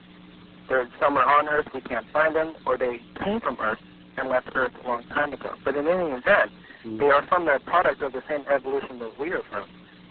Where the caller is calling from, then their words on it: San Diego, California, United States; from San Diego.